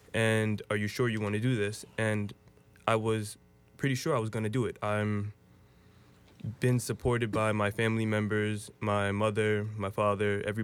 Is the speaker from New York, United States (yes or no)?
yes; Jamaica, Queens, New York, United States; also born or lived in Baltimore, United States; I grew up in, for the most part, Jamaica, Queens, other than this little gap in my life between first and fifth grade where I lived in Baltimore, Maryland.